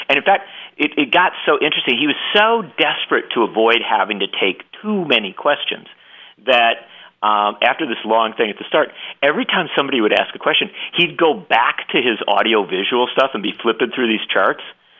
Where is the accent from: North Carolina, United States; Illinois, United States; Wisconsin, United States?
Wisconsin, United States; Union Grove; I grew up in Union Grove, and yeah, I used to ride my bike to Kenosha.